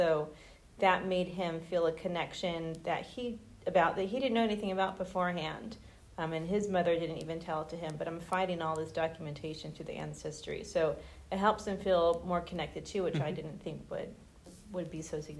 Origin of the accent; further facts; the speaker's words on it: Los Angeles, California, United States; Los Angeles, California.